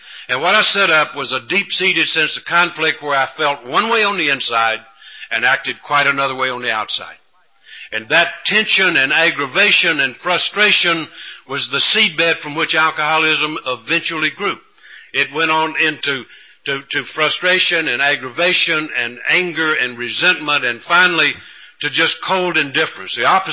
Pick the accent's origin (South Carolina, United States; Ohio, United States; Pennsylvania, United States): South Carolina, United States; born there; Now, I was born down in the South. I hate to admit it, but I was born in South Carolina, not North Carolina.